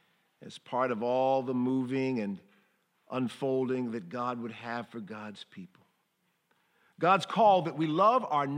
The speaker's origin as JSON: {"language": "English", "town": "Cleveland", "region": "Ohio", "country": "United States", "tie": "born or raised there", "lives_now": "Brooklyn, United States", "said": "Here I am, growing up in Cleveland, Ohio."}